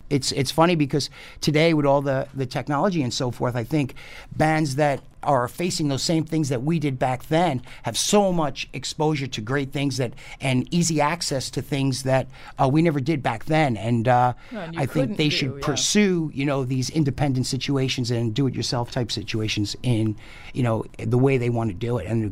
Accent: Jackson Heights, New York, United States; brought back so many memories of growing up in Jackson Heights

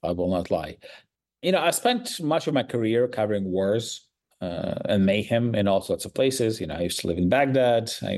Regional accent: Kyiv, Ukraine; because I am originally from Ukraine. I was born in Kyiv. And it's my city where I grew up

